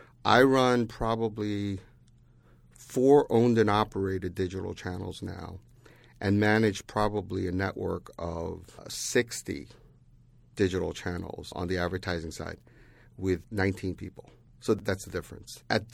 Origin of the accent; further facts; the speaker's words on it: Queens, New York, United States; I grew up in Queens, New York, and it was when I was growing up as a Korean American